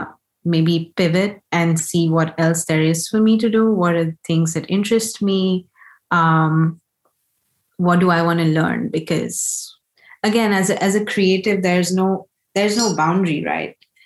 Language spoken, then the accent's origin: English; Delhi, India; I was born in Delhi, went to school, did my graduation, worked in Delhi. So I've literally been in one city all my life.